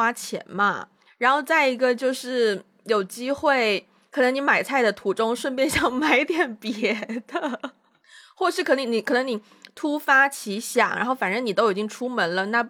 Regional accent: North China, China; 我以前小时候在北方也有戴那种口罩

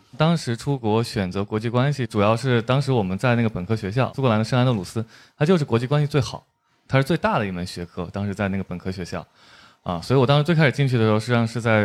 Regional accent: Hubei, China; 就虽然我是在湖北长大，但我完全不会说当地方言，因为从小到大全部都是一个北方人的生活圈起来的，所以只会说普通话，然后过年也吃饺子。然后直到我大概小学的时候到了武汉

